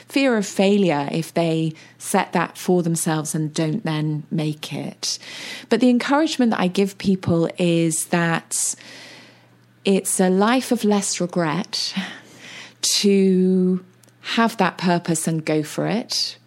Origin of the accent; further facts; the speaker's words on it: United States; now in United Kingdom; I grew up in the States, and I find it interesting how in the United States, lawyers tend to go onto boards.